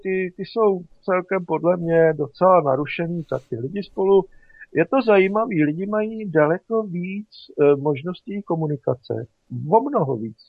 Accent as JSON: {"language": "Czech", "town": "Plzeň", "region": "Plzeň Region", "country": "Czechia", "said": "Jo, předměstí Plzně je"}